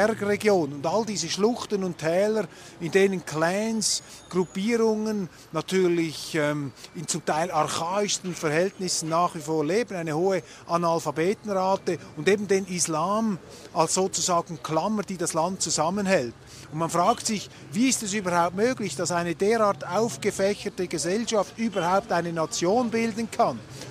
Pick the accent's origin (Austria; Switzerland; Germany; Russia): Switzerland; Aber was man einfach immer sich wieder vor Augen führen muss als Schweizer